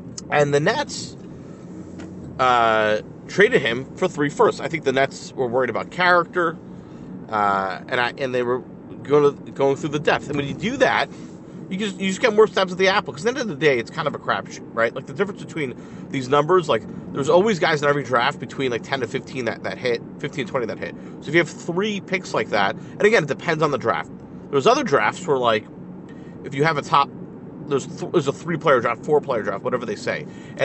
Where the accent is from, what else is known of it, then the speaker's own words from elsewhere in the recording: Boston, Massachusetts, United States; I'm from Boston.